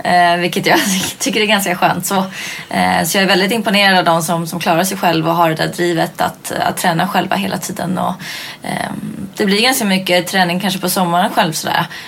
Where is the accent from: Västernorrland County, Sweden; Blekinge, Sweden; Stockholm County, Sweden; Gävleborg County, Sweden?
Stockholm County, Sweden; Stockholm; Jag är uppväxt i Stockholm, på Södermalm.